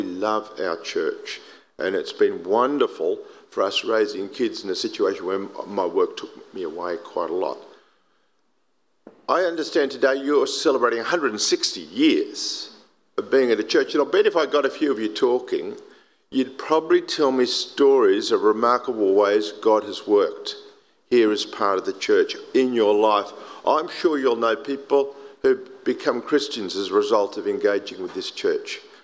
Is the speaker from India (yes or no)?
no; Sydney, New South Wales, Australia; now in Melbourne, Australia; my wife Alice and I were born in Sydney, and we grew up in Sydney, and we were very good Sydney Anglicans. We went to the local Anglican church. So then when we moved to Melbourne